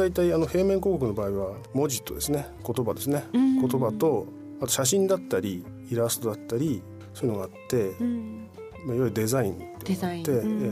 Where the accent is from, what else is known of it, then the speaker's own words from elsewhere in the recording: Kitakata, Fukushima, Japan; 出身はですね、喜多方のですね、東側になるんですけど、